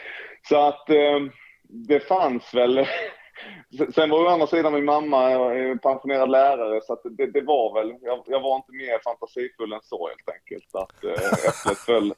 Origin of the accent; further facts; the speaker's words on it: Halmstad, Halland County, Sweden; moved away as an adult; Så att lite längre norrut, men fortfarande längs havet och på västkusten. Men ja, flyttade därifrån vid, vad kan jag vara, 22 års åldern.